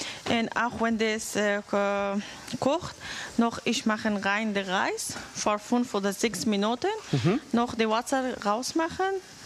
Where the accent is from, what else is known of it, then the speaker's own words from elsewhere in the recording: Afghanistan; German is a second language; now in Butzbach, Germany; Ich komme aus Afghanistan.